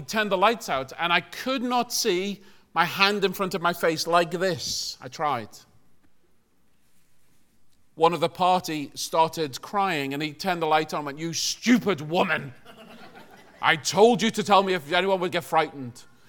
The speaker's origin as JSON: {"language": "English", "town": "Liverpool", "region": "North West England", "country": "United Kingdom", "tie": "born there", "said": "I was born in Liverpool, which is neither England, but it's not England either."}